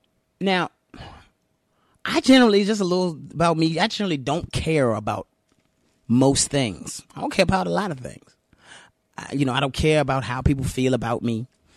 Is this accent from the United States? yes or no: yes; Richmond, Virginia, United States; I grew up in a place, and I say this all the time, I grew up in Richmond, Virginia.